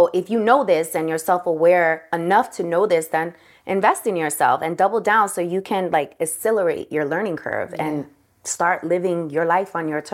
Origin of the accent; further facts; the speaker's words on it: New York City, New York, United States; I think growing up in New York City has really helped me become an extrovert.